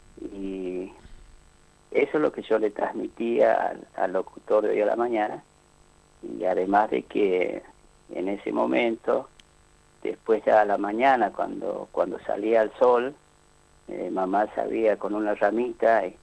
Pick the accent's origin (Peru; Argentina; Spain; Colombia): Argentina; San Antonio de los Cobres, Salta; born there; yo nací en San Antonio de los Cobres, en una zona andina, en medio de la cordillera. Mi madre era de un lugar que se llama Matancía, mi padre de Tranca, que está yendo para la Jujuy con el límite de 6.